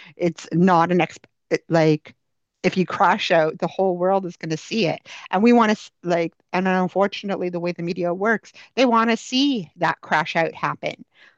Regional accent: Canada; and I should be, because I'm Canadian.

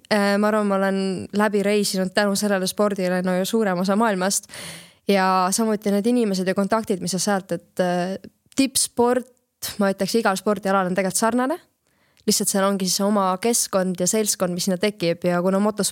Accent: Pärnu, Pärnu County, Estonia; meil Eestis, näiteks ka kuna ma olen Pärnus pärit

